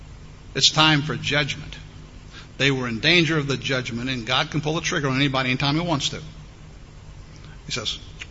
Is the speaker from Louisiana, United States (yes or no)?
yes; Louisiana, United States; This is back where I grew up in Louisiana.